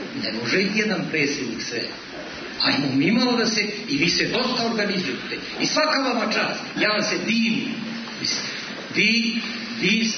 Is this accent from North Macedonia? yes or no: no; Peja, Kosovo; born there; Ja sam rođen u Peći, živio kod Stubitrovice, sada sam u Raštu.